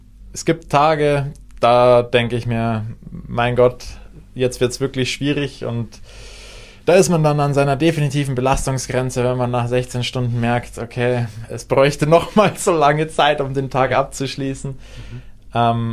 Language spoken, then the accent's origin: German; Bavaria, Germany; now in Switzerland; ich komme aus Bayern